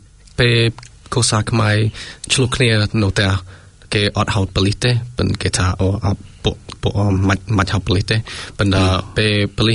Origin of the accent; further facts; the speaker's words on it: Auckland, New Zealand; also born or lived in Thailand; ខ្ញុំកើតនៅប្រទេសថៃនៅជ្រុំនៅថៃខ្ញុំមកពី New Zealand ជាមួយគ្រួសារខ្ញុំនៅពេល1994 so long time now you hi នឹងពេលខ្ញុំធ្វើធំនៅ Auckland នេះ so got not I grow up នៅ Auckland Manurewa